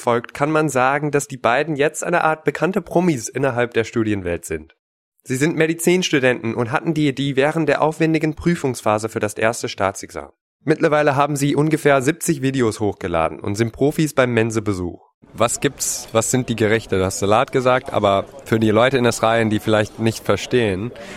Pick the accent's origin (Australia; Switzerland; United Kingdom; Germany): Australia; Als Australier frage ich mich, wie können die deutschen Studentenwerke diese Preise leisten?